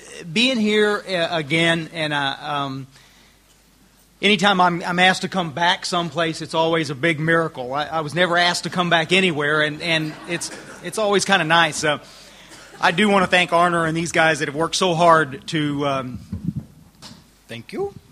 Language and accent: English; Texas, United States